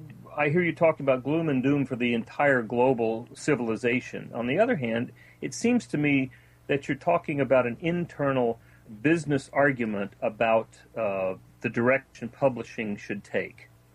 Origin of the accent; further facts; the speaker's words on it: Texas, United States; also born or lived in Boston / Western Massachusetts; now in California, United States; I mean, I grew up in South Texas, wound up in Boston and in Western Massachusetts for an extended period of time. Now I'm in California, been here 20 years.